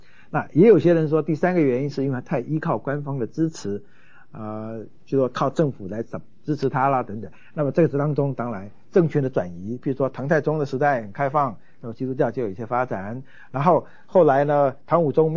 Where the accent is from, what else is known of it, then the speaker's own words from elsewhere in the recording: China; 我们中国人最知道了元朝的忽必烈的妈就是一个景教徒